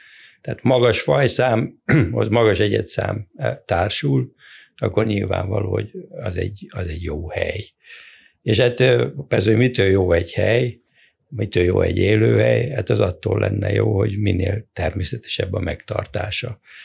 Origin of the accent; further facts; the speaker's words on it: Miskolc, Borsod-Abaúj-Zemplén, Hungary; born there; Ugye én gyerekként lepkéket gyűjtöttem, Miskolcon születtem